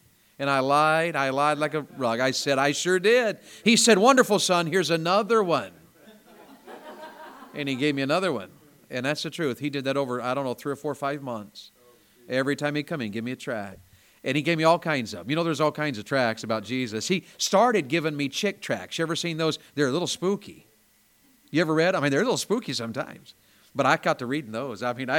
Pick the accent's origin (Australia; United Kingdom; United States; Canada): United States; Tennessee; Now, if y'all here are like they are where I grew up in Tennessee